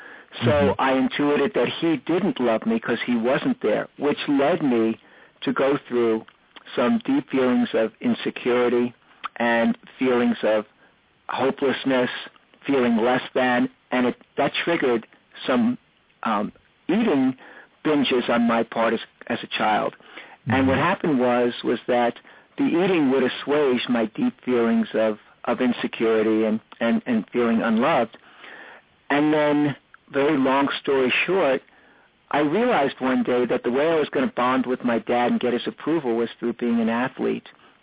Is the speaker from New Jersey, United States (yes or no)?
no; New York City, New York, United States; Sure. Well, I'm from New York City, and my dad would work 6 days a week.